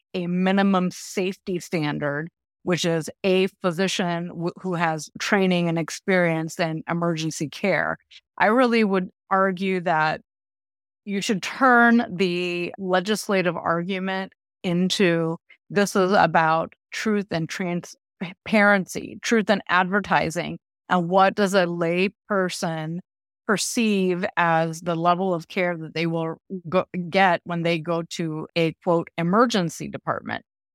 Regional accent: Del City, Oklahoma, United States; Alexis was from my hometown of Del City, Oklahoma, so I didn't know her or anything, but I grew up in Oklahoma

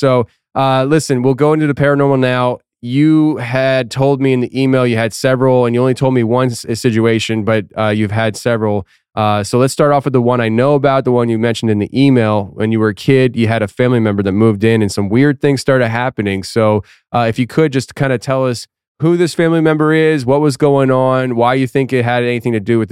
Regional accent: Philadelphia, Pennsylvania, United States; And I'm like, I'm from Philly, man. I ain't scared of Detroit.

